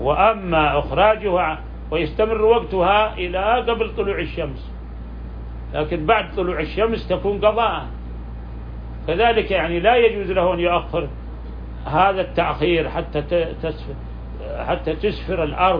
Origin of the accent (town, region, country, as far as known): Saudi Arabia